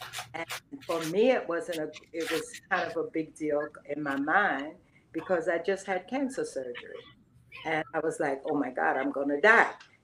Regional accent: Georgia, United States; because one, I come from Georgia, and I didn't even like Florida

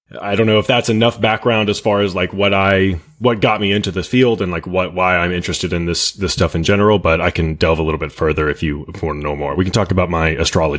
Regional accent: Alabama, United States; now in New York City, United States; So I'm from Alabama. So I didn't just on a whim come to Lehman College, a small CUNY college in the Bronx in New York, just cause, you know what I mean?

